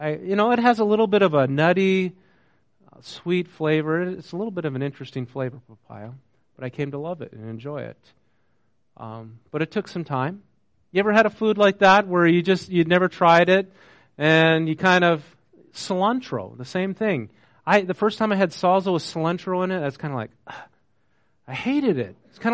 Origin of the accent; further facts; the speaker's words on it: North Dakota, United States; I grew up in North Dakota, they don't raise avocados up there, you know?